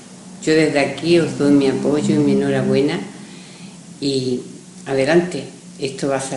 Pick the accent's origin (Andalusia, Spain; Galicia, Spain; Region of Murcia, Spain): Andalusia, Spain; Íllora; moved away; hace tantísimo tiempo de que no estoy por Illora, pero eso no quiere decir nada. Yo nunca me he olvidado de mi pueblo, de su gente, de su calle, de su iglesia tan preciosa.